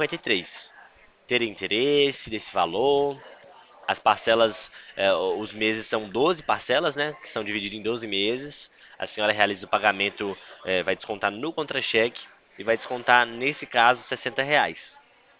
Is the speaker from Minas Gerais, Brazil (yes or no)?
yes; Montes Claros, Minas Gerais, Brazil; Eu sou de Montes Claros, eu nasci em Montes Claros.